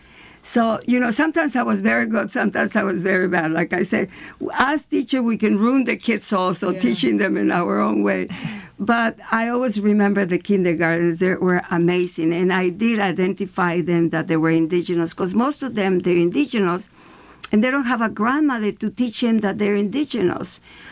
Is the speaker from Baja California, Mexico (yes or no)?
no; Mexico City, Mexico; and then I was born in Mexico City, and I grew up with, you know, strange. I mean, not strange, a very, very incredible. And I grew up in a country club, because my aunt was an actress. So I grew up in a very rich, poor way.